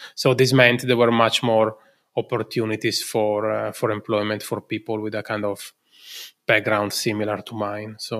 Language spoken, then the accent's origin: English; Italy; English is a second language; now in Berlin, Germany; I was already living in Berlin. So that's also why, even though I'm originally from Italy